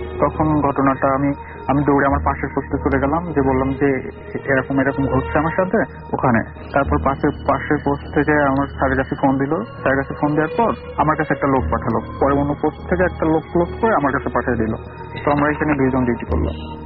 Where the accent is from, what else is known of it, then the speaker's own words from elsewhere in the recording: Jessore, Khulna Division, Bangladesh; আমার দেশের বাড়ি যশোরে।